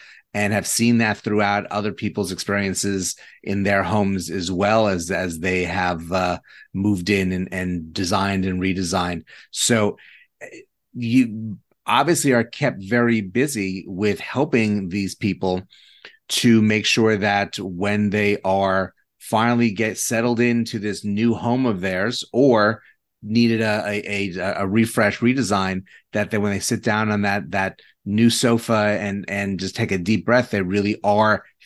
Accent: New York, United States; now in Jacksonville, United States; I'm originally from New York and lived in some very small apartments in New York City where that was not really an option.

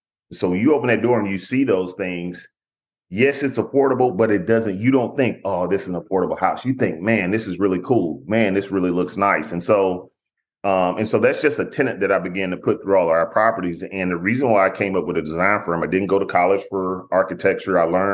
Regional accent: Houston, Texas, United States; Now, I'm just a kid growing up in Fifth Ward. If you ever heard the … that's where … they from Fifth Ward in Houston, Texas, right east of downtown. So, you know, I was just a kid from the hood

